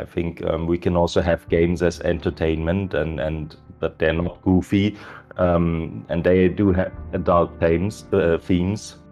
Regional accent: Leipzig, Saxony, Germany; I decided to write a book, like a historic crime fiction set in Leipzig, like in my hometown.

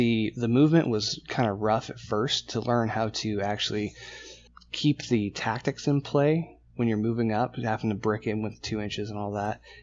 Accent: Las Vegas, Nevada, United States; I'm from Las Vegas here

